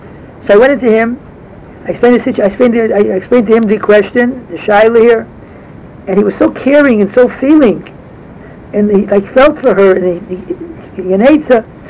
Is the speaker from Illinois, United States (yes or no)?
yes; Chicago, Illinois, United States; It was because I came from Chicago.